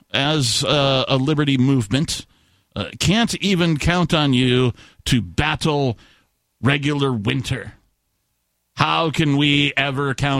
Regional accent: Wisconsin, United States; moved away; also born or lived in West Coast; So, I grew up in Wisconsin, so, like, winter's kind of an old hat. Now, I did move away from winter to the West Coast

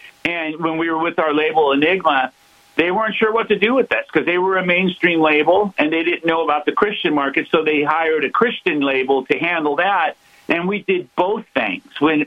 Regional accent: Hollywood, California, United States; growing up in Hollywood and doing the club scene and the party scene and all

